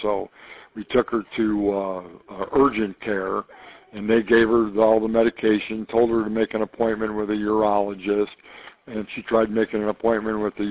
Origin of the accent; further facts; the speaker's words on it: Michigan, United States; I mean, I grew up in Michigan, and I was used to cold weather, you know, but I've lived down here for 40 years